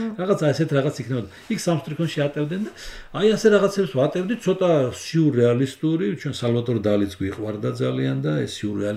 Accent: Sukhumi, Abkhazia, Georgia; now in Tbilisi, Georgia; მე და ჩემი ოჯახის წევრებს აცნობდა როგორც სტუმრები სოხუმიდან

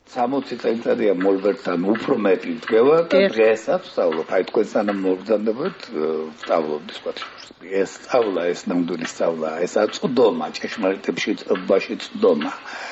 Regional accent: Guria, Georgia; მაგალითად ისედაც გურული ვარ მე საკმარისი პოეტი

